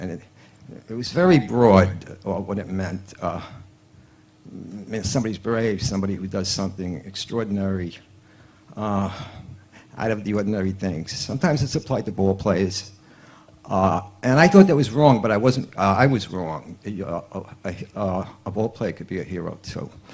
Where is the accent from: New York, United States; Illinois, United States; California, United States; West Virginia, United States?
New York, United States; Queens; I grew up in Queens in a modest little house.